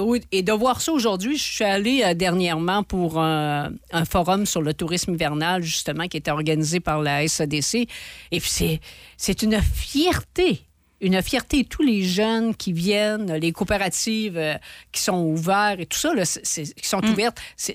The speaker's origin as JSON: {"language": "French", "town": "Pointe-Frégate", "region": "Quebec", "country": "Canada", "tie": "born or raised there", "said": "Moi, je viens de Pointe-Frégate, sur le bord de la mer. Tu sais, quand t'es petite puis que tu cours sur les crans et que t'as cette vaste étendue de mer"}